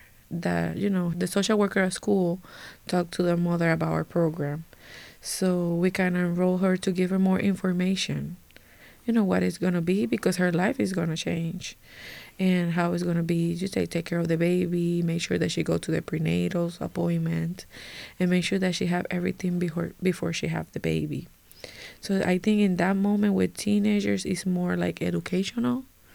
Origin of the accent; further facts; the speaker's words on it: Puerto Rico; now in Buffalo, United States; Yes, I am from Puerto Rico.